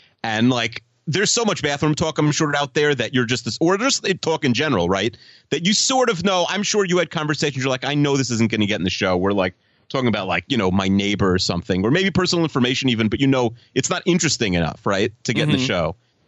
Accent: New York, United States; And I'm also from New York, like she is.

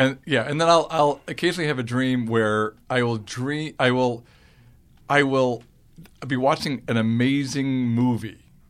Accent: Chicago, Illinois, United States; I grew up in Chicago.

